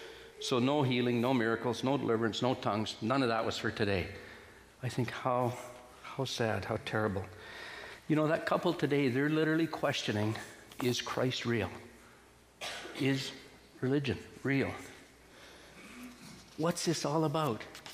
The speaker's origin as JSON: {"language": "English", "town": "Dawson Creek", "region": "British Columbia", "country": "Canada", "tie": "born or raised there", "also_born_or_lived": "Yukon", "said": "having grown up on the Alaska Highway in northern BC and the Yukon, I think a lot in mileposts. I was born in Dawson Creek, mile zero of the Alaska Highway."}